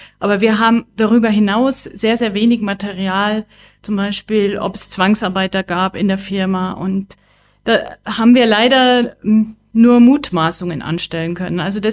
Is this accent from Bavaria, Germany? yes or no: yes; Amberg, Bavaria, Germany; Ja, ich bin ja Ambergerin auch und ich bin ja in Amberg aufgewachsen. Ich bin in den Baumann-Kindergarten gegangen und habe auch in dem Baumann-Viertel gewohnt